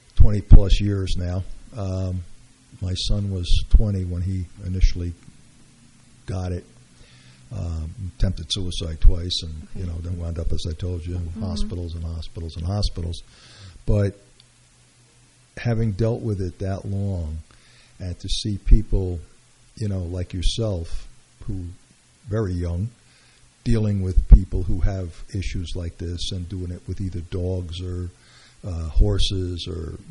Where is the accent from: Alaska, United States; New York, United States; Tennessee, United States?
New York, United States; Brooklyn; Don't forget, I'm from Brooklyn.